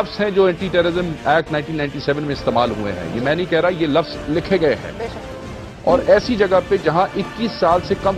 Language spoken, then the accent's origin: Urdu; Pakistan; مجھے اس وقت اعتراض بحیثیت پاکستانی یہ ضرور ہوگا جب آپ کے ساتھ سٹیج پہ وہ لوگ کھڑے ہوں گے جو میرے شہر میں, میرے ملک میں, میرے صوبے میں بہت سے لوگوں کے قتل کے ذمہ دار ہیں